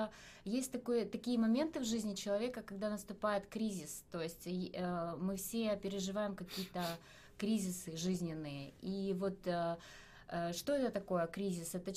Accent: Chernivtsi, Chernivtsi Oblast, Ukraine; born there; also born or lived in Kyiv; Я из Украины, я родилась в городе Черновцы.

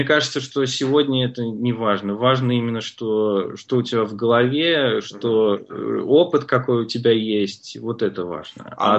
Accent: Orekhovo-Zuyevo, Moscow Oblast, Russia; ну, я из Подмосковья, там есть такое Орехово-Зуево.

